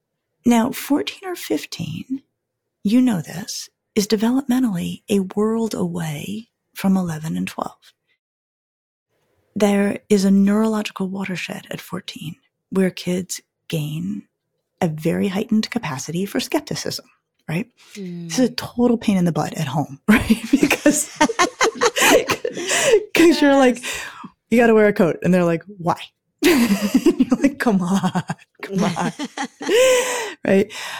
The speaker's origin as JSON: {"language": "English", "region": "Colorado", "country": "United States", "said": "I'm from Colorado. The Western food piece resonates with me."}